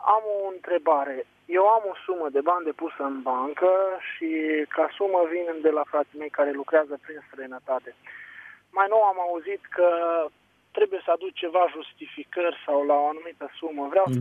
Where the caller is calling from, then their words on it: Suceava, Suceava County, Romania; Bună seara, bună seara, vă sunt de la Suceava